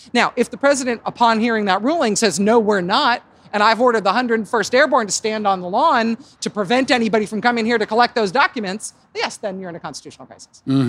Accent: United States; And that worries me in an institutional way and in, as an American, more than it worries me that we have really bad civilian leaders.

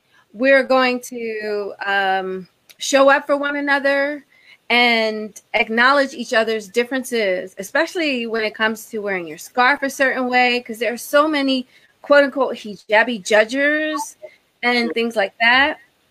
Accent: Baltimore, Maryland, United States; I'm going to get real serious right now because I grew up in Baltimore.

